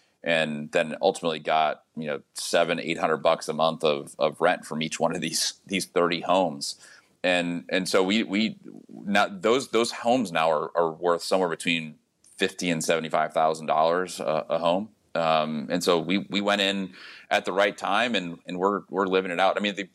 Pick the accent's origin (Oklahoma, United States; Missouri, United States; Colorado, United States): Missouri, United States; St. Louis; I'm from St. Louis originally.